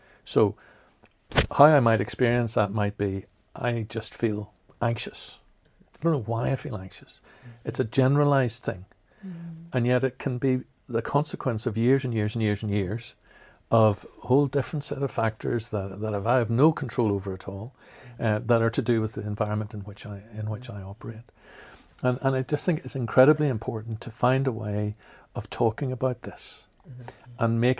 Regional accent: Northern Ireland, United Kingdom; I grew up in the Troubles, but they didn't really affect me.

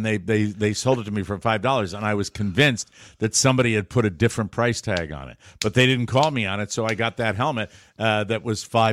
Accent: Connecticut, United States; It was more like East Hartford than it was. It was just over the line

